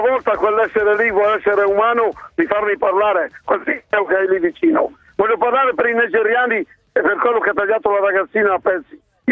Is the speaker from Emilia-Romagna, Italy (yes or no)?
no; Brescia, Lombardy, Italy; io sono bresciano.